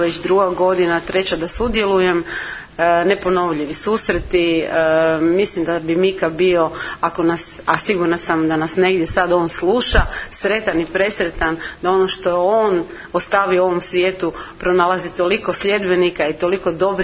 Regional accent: Rijeka, Primorje-Gorski Kotar County, Croatia; dolazim iz Rijeke i šaljem pozdrave svima koji slušaju ovu emisiju

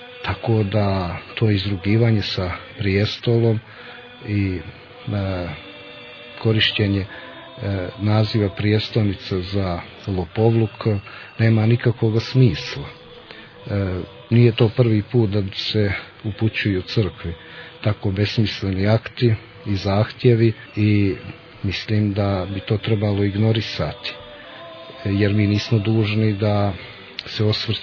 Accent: Montenegro

